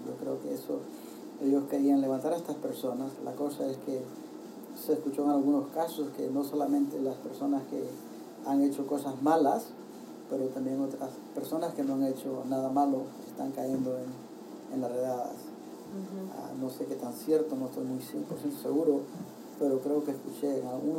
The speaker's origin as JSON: {"language": "Spanish", "country": "Honduras", "moved": "yes", "said": "Yo soy de Honduras y vengo desde allá hasta más lejos y se sufre mucho en el camino."}